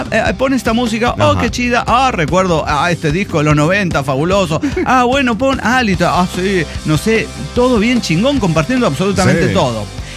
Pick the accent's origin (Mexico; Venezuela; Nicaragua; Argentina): Mexico; Toluca, State of Mexico; Nosotros somos gente de Toluca.